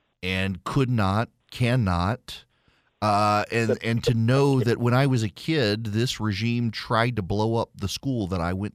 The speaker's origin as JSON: {"language": "English", "region": "Dubai", "country": "United Arab Emirates", "tie": "born or raised there", "said": "I grew up in Dubai, 100 miles north of us, was the Iranian coast."}